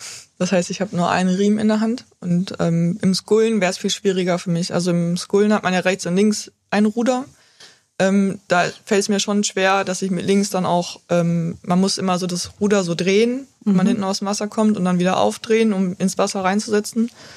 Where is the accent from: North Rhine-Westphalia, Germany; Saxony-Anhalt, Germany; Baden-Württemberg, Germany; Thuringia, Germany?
North Rhine-Westphalia, Germany; Cologne; Also ich bin ja auch Kölnerin.